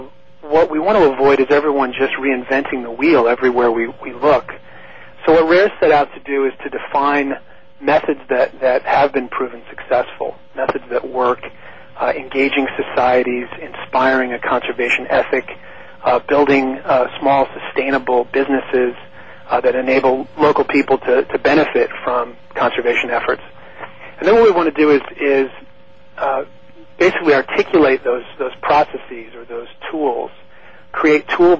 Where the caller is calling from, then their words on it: San Francisco, California, United States; I'm calling from a very foggy San Francisco this morning.